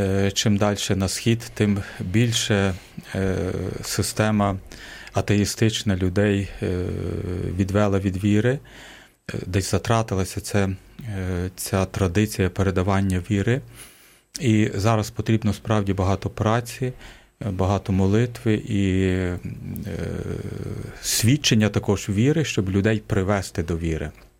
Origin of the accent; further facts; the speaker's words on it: Yavoriv, Lviv Oblast, Ukraine; Я родом з Яворова Львівської області, і в нас був монастир сестер Василянок.